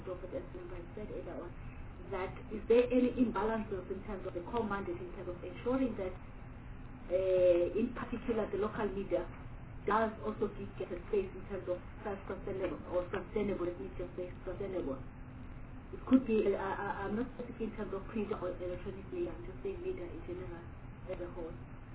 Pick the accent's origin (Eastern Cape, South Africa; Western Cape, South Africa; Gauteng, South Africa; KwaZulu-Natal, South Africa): Eastern Cape, South Africa; Even myself, I come from Eastern Cape, I appreciate that.